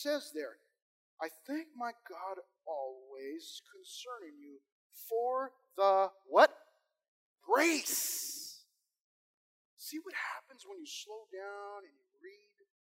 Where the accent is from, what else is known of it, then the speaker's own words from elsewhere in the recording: California, United States; Now, we're from SoCal, right? We pronounce things how we want to pronounce these.